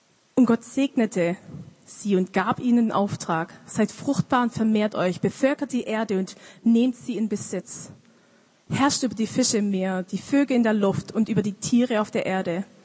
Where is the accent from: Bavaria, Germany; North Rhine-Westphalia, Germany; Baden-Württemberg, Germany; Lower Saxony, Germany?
Baden-Württemberg, Germany; Stuttgart; Ich komme aus Stuttgart. Vielleicht werdet ihr es während ich rede ein bisschen hören.